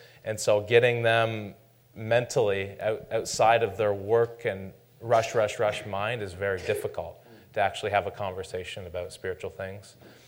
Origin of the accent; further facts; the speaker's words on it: Canada; also born or lived in South Korea; I'm from Canada, I lived in Korea for about 8 years.